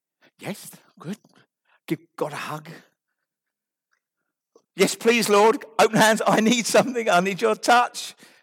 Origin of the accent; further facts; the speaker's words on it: United Kingdom; We're British, we don't shout.